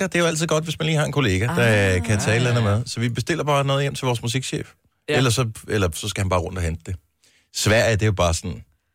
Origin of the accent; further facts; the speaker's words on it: Region of Southern Denmark, Denmark; jeg er opvokset på Fyn jo.